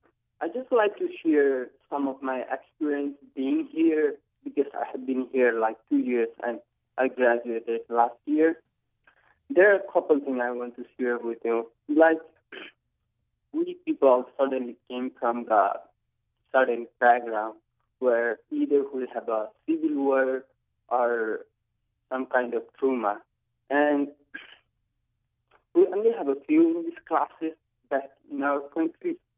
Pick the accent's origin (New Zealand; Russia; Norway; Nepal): Nepal; English is a second language; now in Manchester, United States; Yeah, I'm from Nepal, and I graduated from West High School last year